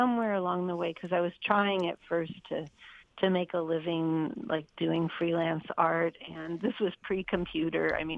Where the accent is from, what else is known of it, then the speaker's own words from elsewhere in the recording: Pittsburgh, Pennsylvania, United States; Yeah, well, I grew up in Pittsburgh, and I think part of being from Pittsburgh, we were like an hour from West Virginia.